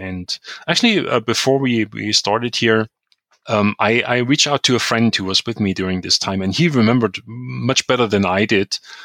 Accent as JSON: {"language": "English", "town": "Chemnitz", "region": "Saxony", "country": "Germany", "tie": "born or raised there", "second_language": "English", "said": "So I basically had the registration for starting in 1991 at the university in Chemnitz, in my hometown."}